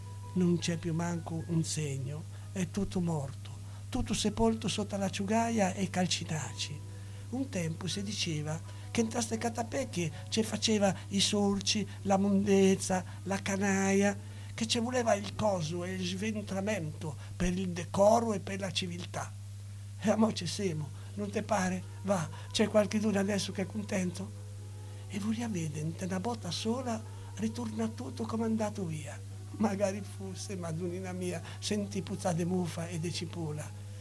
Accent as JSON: {"language": "Italian", "town": "Ancona", "region": "Marche", "country": "Italy", "accent": "Anconetano dialect", "first_language": "Anconetano dialect", "said": "Io qui parlo in dialetto anconetà, perché io sono"}